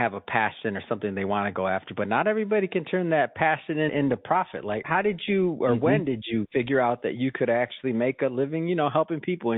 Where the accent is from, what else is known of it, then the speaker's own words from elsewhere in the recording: Detroit, Michigan, United States; I mean, I grew up in Detroit in the 80s.